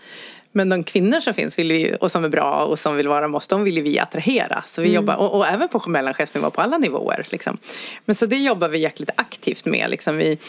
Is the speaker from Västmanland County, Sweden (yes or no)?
yes; Västerås, Västmanland County, Sweden; Jag är från Västerås.